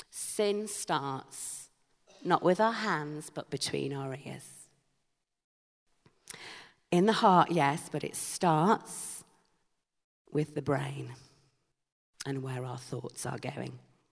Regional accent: Yorkshire and the Humber, United Kingdom; Now, as you know, I am a Yorkshire woman, and so my hard-earned fivers are worth twice yours are.

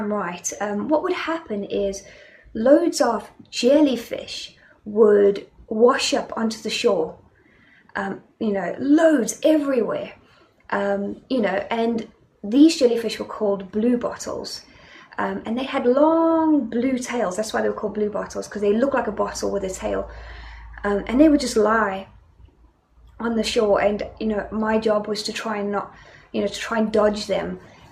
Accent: Johannesburg, Gauteng, South Africa; you know I'm from South Africa. And as a child, I grew up in Johannesburg.

